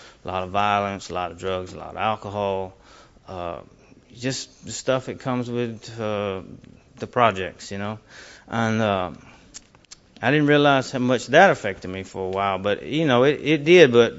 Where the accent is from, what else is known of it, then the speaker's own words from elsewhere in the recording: Memphis, Tennessee, United States; born there; Well, I was born in Memphis, Tennessee, like I said, in 1972.